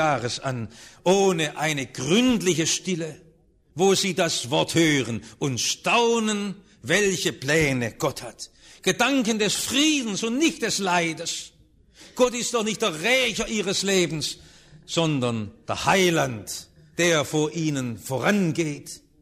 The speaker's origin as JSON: {"language": "German", "town": "Stuttgart", "region": "Baden-Württemberg", "country": "Germany", "tie": "born or raised there", "said": "ich bin ja im Stuttgarter Westen aufgewachsen"}